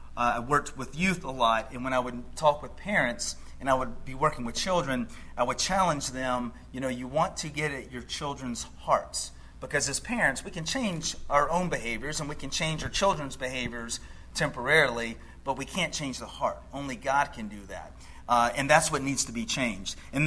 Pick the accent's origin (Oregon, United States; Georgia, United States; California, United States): Georgia, United States; As a boy growing up in Georgia, probably like a lot of children, I love magicians.